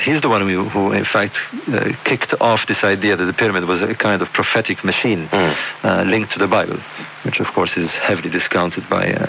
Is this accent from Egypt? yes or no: yes; Egypt; now in England; I was born in Egypt, but brought up in Egypt, yes.